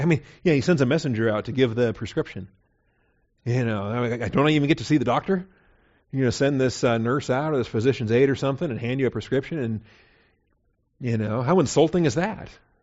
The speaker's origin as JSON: {"language": "English", "region": "Washington", "country": "United States", "tie": "born or raised there", "said": "I grew up in Washington State. I'll show you some real mountains."}